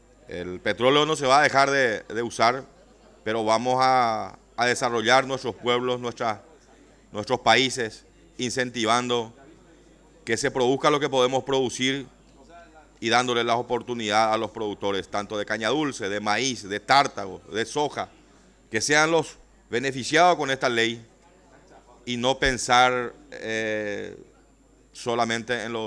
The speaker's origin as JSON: {"language": "Spanish", "country": "Paraguay", "said": "a nosotros como paraguayos nos interesa proteger lo que nosotros producimos y apoyar a los productores de nuestro país"}